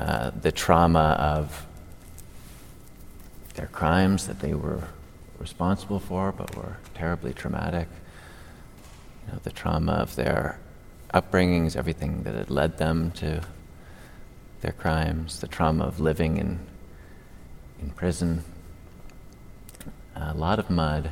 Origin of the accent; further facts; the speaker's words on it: San Francisco, California, United States; We're from the Bay Area in San Francisco